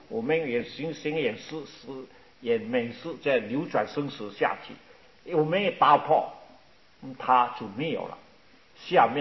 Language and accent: Chinese; China; 我是大陆人啊